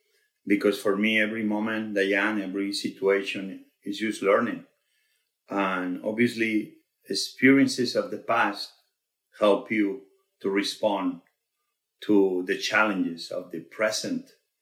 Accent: Barcelona, Catalonia, Spain; English is a second language; also born or lived in Asturias; I was born in Asturias, north part of Spain. Very beautiful place, green, where cows and the mountains meet the fish and the sea. But I grew up in Barcelona, the beautiful city of Barcelona in the province of Catalonia. I speak Catalan

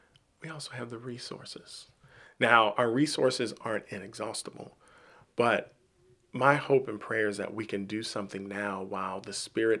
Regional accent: Miami, Florida, United States; And I'm from Miami, Florida.

